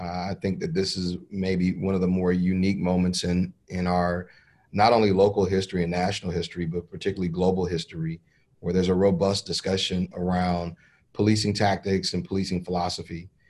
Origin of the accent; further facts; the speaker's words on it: Los Angeles, California, United States; And as you mentioned, growing up in Los Angeles